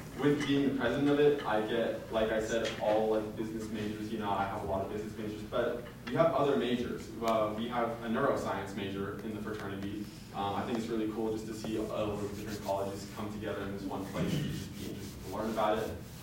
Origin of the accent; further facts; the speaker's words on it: Las Vegas, Nevada, United States; So about me, I grew up in Las Vegas, Nevada, originally home of the Rebels, didn't like that.